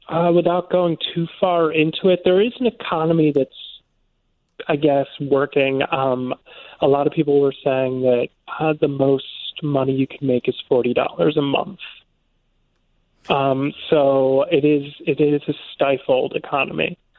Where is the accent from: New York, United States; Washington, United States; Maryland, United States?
New York, United States; Very friendly to me as an American, especially so as a New Yorker.